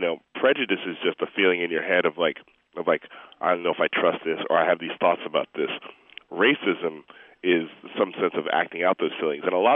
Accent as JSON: {"language": "English", "town": "Chicago", "region": "Illinois", "country": "United States", "tie": "born or raised there", "said": "I grew up in Chicago and graduated from high school in Chicago"}